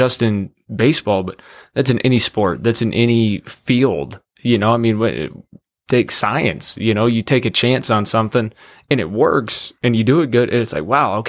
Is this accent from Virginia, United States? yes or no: no; Texas, United States; You know, I'm from Texas. I'm not used to that.